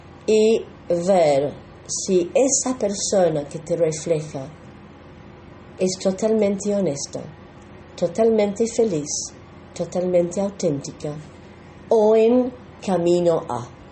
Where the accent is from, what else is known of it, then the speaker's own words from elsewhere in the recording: Belgium; Yo vengo de Bélgica, por ejemplo